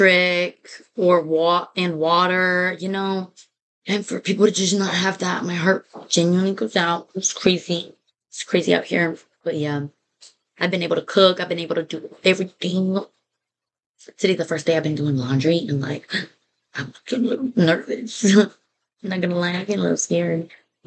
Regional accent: Texas, United States; But then again, we're from Texas. We don't know what to do.

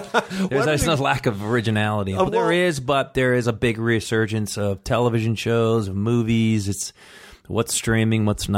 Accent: Buffalo, New York, United States; I grew up in Buffalo, New York. So I saw a lot of those stores.

